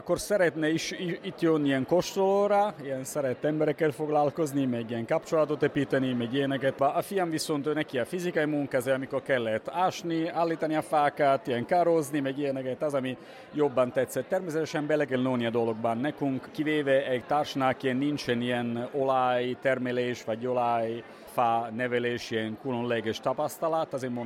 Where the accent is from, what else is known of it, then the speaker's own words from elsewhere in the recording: Italy; Hungarian is a second language; Én vagyok kisebbségben, mert az egyetlen olasz vagyok